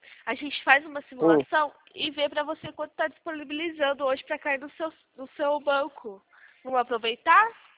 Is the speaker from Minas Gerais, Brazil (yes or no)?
no; São Carlos, São Paulo, Brazil; Eu sou de São Carlos.